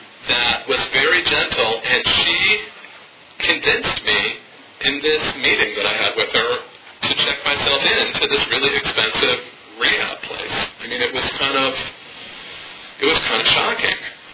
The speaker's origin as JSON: {"language": "English", "town": "Chicago", "region": "Illinois", "country": "United States", "said": "I moved to California because I'm from Chicago, and I moved to California because that was the solution to my problem."}